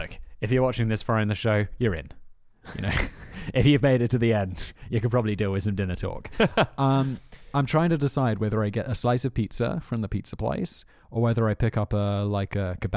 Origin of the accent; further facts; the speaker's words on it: United Kingdom; I feel we're British. We've eaten a lot of Indian food.